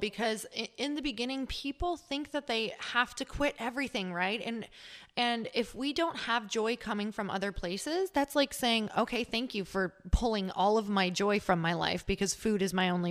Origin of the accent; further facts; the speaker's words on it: Midwest, United States; Let's say, because I'm from the Midwest, you guys, I grew up like, oh man, I mean, if it came from a box or a can, I was eating it.